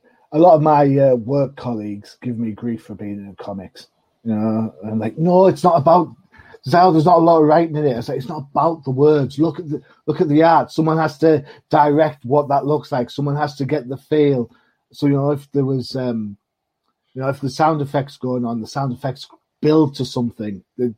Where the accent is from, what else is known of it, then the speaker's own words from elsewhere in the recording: United Kingdom; I know I'm Brit